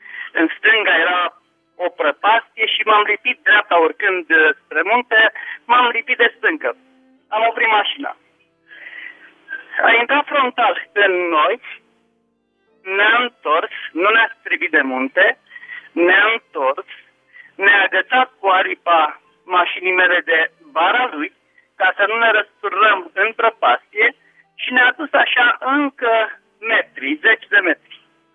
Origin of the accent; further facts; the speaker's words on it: Merișani, Argeș, Romania; Sunt din Merișani, Argeș.